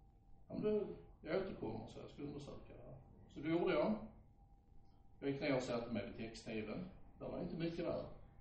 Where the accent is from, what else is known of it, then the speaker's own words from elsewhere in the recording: Skåne, Sweden; jag brukar alltid börja med att jag är skåning.